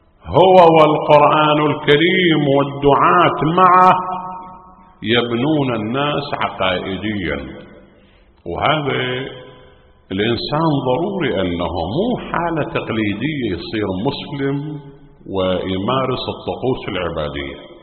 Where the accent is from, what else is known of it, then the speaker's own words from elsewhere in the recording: Iraq; أكو مثلا عندنا في العراق أكو أجهزة مال تفتيت الحصى بالموجات الصوتية